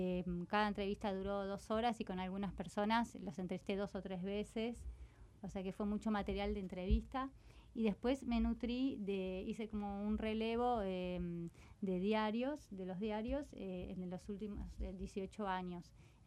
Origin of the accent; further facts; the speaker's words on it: Buenos Aires, Argentina; moved away as an adult; also born or lived in Spain; now in Uruguay; yo vivo hace 7 años nada más en Uruguay, porque me crié en Argentina, soy uruguaya, pero mis padres se fueron a vivir a Buenos Aires cuando solo tenía 8 meses. Y entonces, bueno, viví en Argentina la mayor parte de mi vida, estudié allá todo.